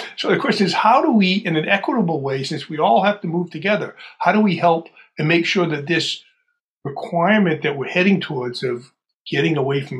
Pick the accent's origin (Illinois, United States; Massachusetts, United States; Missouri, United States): Massachusetts, United States; New Bedford; I come from New Bedford, right? There's a lot of triple-decker wooden tenements there that were built in 1910, right?